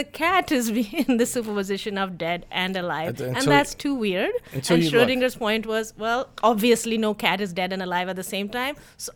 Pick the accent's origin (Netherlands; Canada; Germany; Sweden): Canada; now in United States; I'm Canadian, so I don't really know exactly how the policy works here in the U.S.